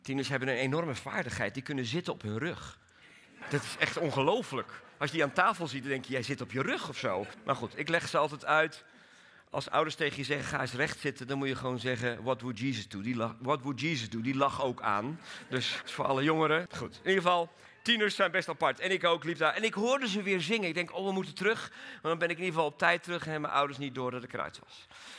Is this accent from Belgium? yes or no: yes; Belgium; born there; Ik ben geboren in België.